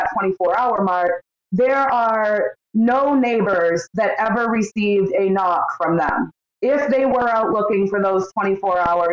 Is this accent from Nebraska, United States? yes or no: no; Maine, United States; So I'm also from Maine, where we have homesteads here.